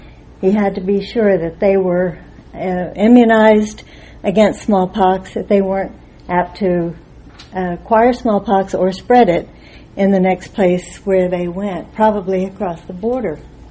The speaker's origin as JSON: {"language": "English", "town": "Tucson", "region": "Arizona", "country": "United States", "said": "I'm from Tucson, Arizona."}